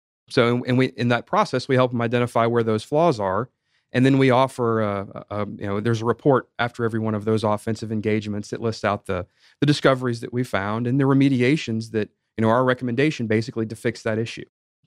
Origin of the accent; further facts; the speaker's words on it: Roswell, Georgia, United States; I'm actually a native Atlantan, one of the few left. So I was born and raised in Roswell.